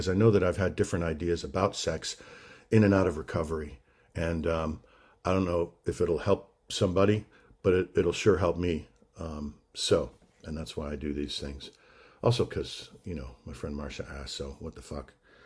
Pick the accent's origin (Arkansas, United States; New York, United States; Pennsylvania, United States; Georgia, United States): Georgia, United States; Atlanta; from Atlanta … from Atlanta, and I'm very pleased to be here.